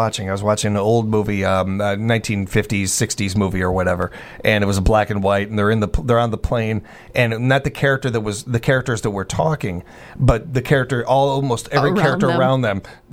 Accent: Wisconsin, United States; I'm from Wisconsin, so of course I'm big.

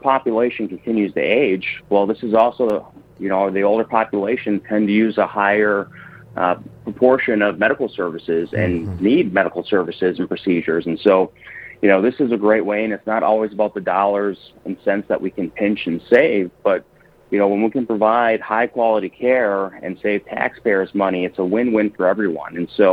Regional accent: Marinette, Wisconsin, United States; I grew up in Marinette, Wisconsin, northeast, right on the Wisconsin-UP border.

